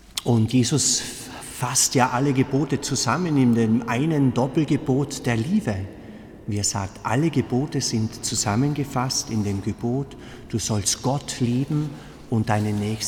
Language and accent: German; Tyrol, Austria; bei uns in Österreich, bei uns in Tirol, uns kann eh nichts passieren